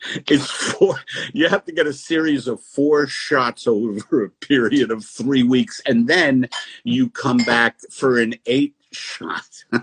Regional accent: South Africa; And I'm South African. And I haven't heard the South African accent a lot

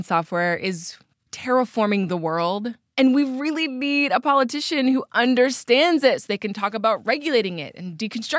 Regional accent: United States; I'm personally very tired of taxi drivers in other countries laughing at me when they find out I'm an American.

